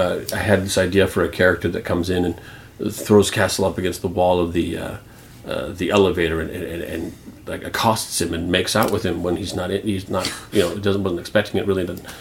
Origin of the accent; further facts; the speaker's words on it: Canada; Because I'm Canadian.